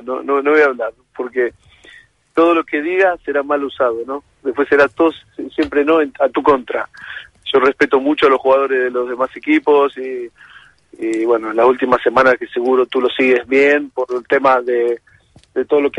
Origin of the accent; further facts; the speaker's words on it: Argentina; más siendo argentino y siendo de Newell